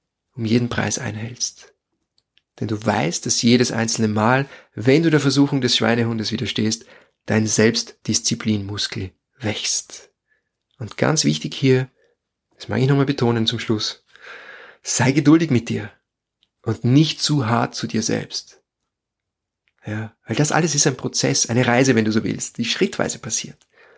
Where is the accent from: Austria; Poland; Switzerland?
Austria; Lower Austria; im Tipi-Zelt in meiner Heimat in Niederösterreich am Grundstück meiner Mutter